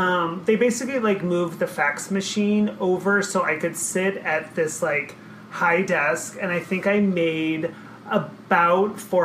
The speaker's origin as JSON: {"language": "English", "town": "St. Louis", "region": "Missouri", "country": "United States", "also_born_or_lived": "California / Colorado", "said": "I am from St. Louis, Missouri, Midwest."}